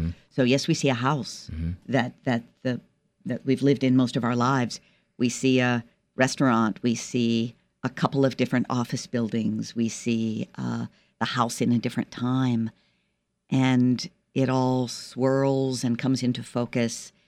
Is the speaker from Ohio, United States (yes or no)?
no; Pittsburgh, Pennsylvania, United States; now in Washington, United States; I hail from Pittsburgh, went to college in Annapolis, went to St. John's College and read the classics, and I've been in D.C. since 86.